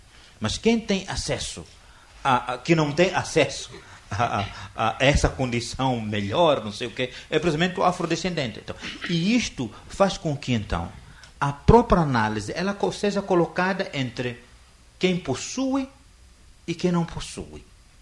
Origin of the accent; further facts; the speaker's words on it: Mozambique; não quero me meter nos problemas brasileiros, sou moçambicano